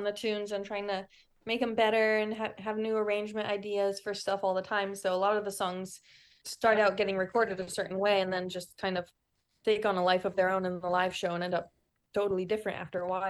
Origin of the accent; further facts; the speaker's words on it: Palo Alto, California, United States; when I was looking up people who were specifically from my hometown, Palo Alto, I read that … had gone to the same high school as me, Palo Alto High.